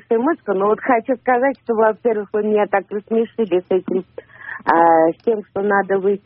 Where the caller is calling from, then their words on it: Moscow, Russia; Я из Москвы.